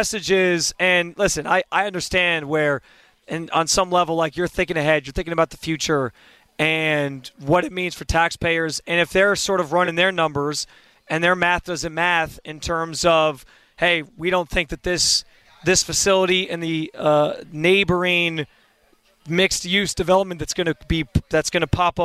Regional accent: New York, United States; growing up in Western New York, I went to plenty of Bills games growing up.

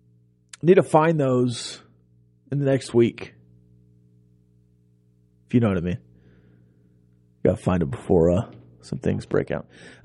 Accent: Texas, United States; And it really is, you know, growing up in Texas, you always got Dave Campbell's Texas football.

